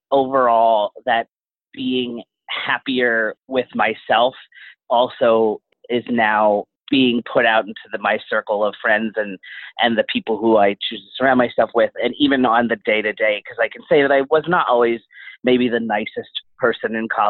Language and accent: English; Pennsylvania, United States; I would still probably be there had I still been in Schuylkill County, which is where we grew up in Pennsylvania.